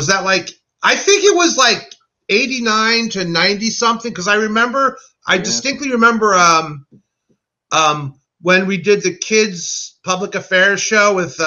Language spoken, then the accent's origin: English; Brooklyn, New York, United States; born there; Brooklyn. I was born in Brooklyn.